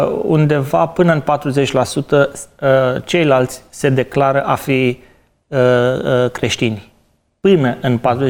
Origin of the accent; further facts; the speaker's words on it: Romania; Chestiunea asta este foarte importantă pentru mine, care sunt român, dar și pentru un sud-corean este foarte importantă